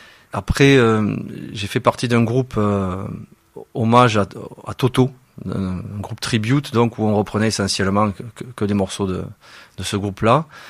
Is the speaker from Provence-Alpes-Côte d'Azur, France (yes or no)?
no; Narbonne, Occitanie, France; je suis natif de Narbonne.